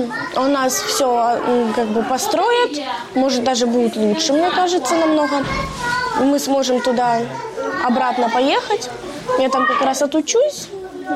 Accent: Lysychansk, Luhansk Oblast, Ukraine; я из Лисичанска.

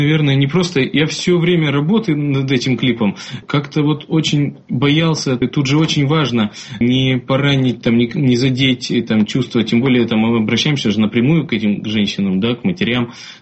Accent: Chelyabinsk, Chelyabinsk Oblast, Russia; Тут же мы, из Челябинска, не девочки все, мы готовы были, все нормально.

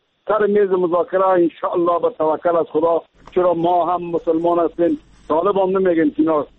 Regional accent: Afghanistan; ما هم افغان هستیم

